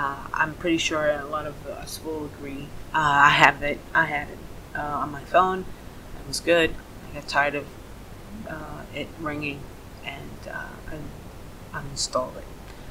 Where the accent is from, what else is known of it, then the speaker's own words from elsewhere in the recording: United States; now in Scotland, United Kingdom; I'm very proud of being an American. I will never change that. I love being an American